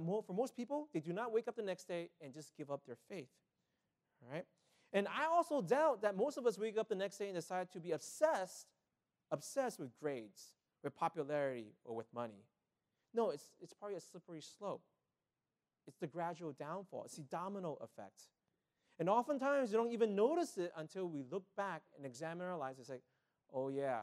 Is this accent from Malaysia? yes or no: yes; Malaysia; my brother and I, we grew up in Malaysia